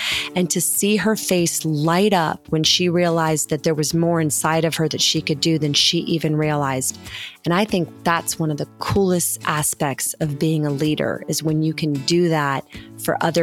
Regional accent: Clearwater Beach, Florida, United States; I am an inventor and an entrepreneur who started my own business. I grew up on Clearwater Beach, Florida.

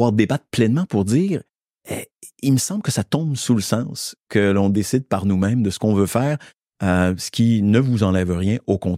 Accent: Magdalen Islands, Quebec, Canada; Moi, je viens des îles de la Madeleine.

